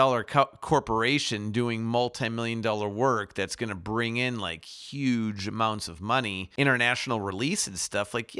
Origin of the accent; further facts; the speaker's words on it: Chicago, Illinois, United States; I mean, growing up in Chicago and stuff, it was always Saturdays.